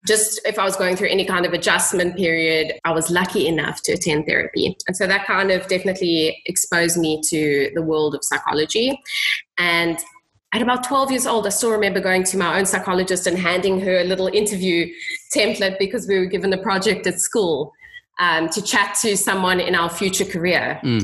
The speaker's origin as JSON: {"language": "English", "town": "East London", "region": "London", "country": "United Kingdom", "tie": "born or raised there", "said": "And I couldn't live in my hometown, which was in East London, because then flying backwards and forwards, it would just not be logistical."}